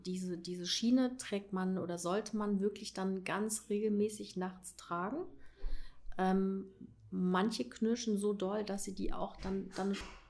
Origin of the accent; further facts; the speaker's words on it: East Germany, Germany; weil ich bin noch ein Ossi. Ich bin noch in der DDR aufgewachsen.